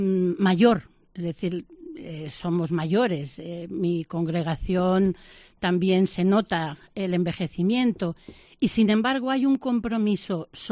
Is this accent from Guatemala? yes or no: no; Castilla-La Mancha, Spain; Yo he sido alumna de un colegio teresiano, Mora de Toledo, soy manchega